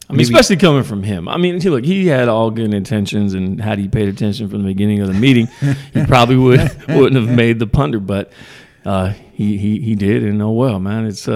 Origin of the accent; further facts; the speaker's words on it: Hayward, California, United States; You know, I grew up in Hayward, man, and there was a guy.